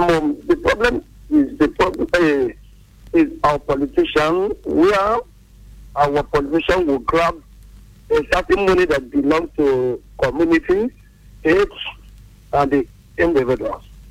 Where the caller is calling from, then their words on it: Abuja, Federal Capital Territory, Nigeria; Yeah, I'm calling from Abuja.